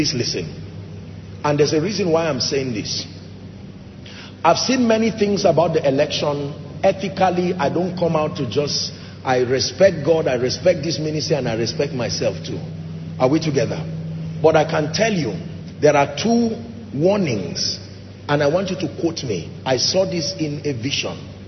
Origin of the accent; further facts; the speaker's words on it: Nigeria; And I understand the dynamics of politics, I'm a Nigerian.